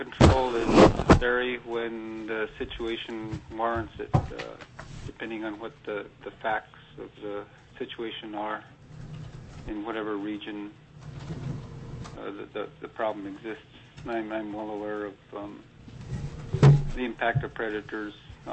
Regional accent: Unalakleet, Alaska, United States; also born or lived in St. Michael, Alaska; I reside here in Unalakleet, Alaska for a majority of my life. I was born in St. Michael, just south of here, and I come from a large family. My family moved here to Unalakleet in 1964

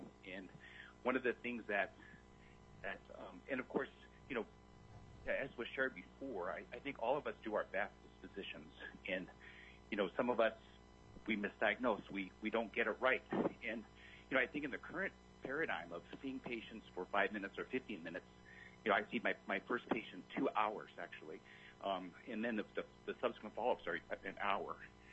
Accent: Sand Point, Alaska, United States; I'm originally from the Aleutian region, a community called Sandpoint. Grew up there

